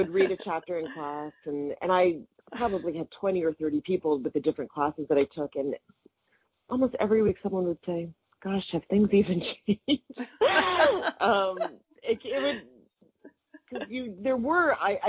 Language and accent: English; the South, United States; And I'm from the South originally.